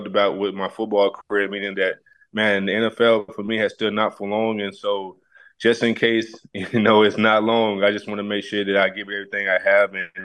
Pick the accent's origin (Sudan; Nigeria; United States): United States; Tennessee; growing up in Tennessee, you know, I grew up early on.